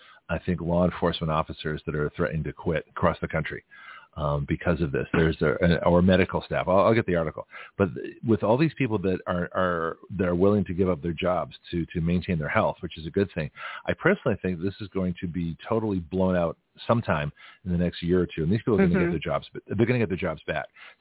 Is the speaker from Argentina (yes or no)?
no; Canada; being a Canadian, I certainly could have. Has gone back to Canada legally.